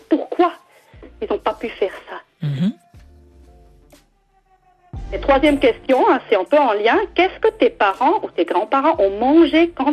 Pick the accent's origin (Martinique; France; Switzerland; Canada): Switzerland; Et chez nous en Suisse, en fait, cette recette, elle est même politique.